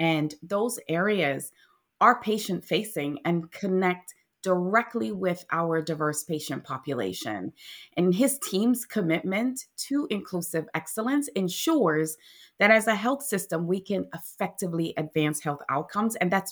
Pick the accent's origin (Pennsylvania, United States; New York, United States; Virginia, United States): New York, United States; Brooklyn; growing up in Brooklyn, there was a significant rivalry between the Giants and the Eagles.